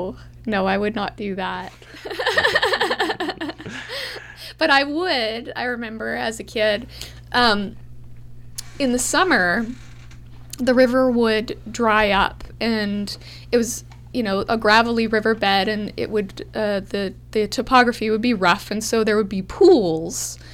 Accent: British Columbia, Canada; Yeah, I did. I grew up on the West Coast.

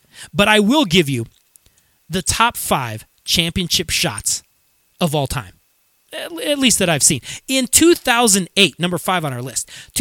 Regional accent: Southern United States, United States; I wasn't raised that way. I was raised in the Bible Belt. You don't do that in the Bible Belt.

